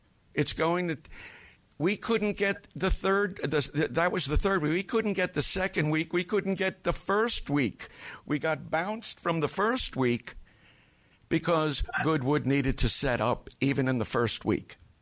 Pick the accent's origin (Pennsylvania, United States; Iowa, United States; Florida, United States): Florida, United States; Miami Beach; This is Miami Beach in March. I grew up on Ocean Drive since 1955.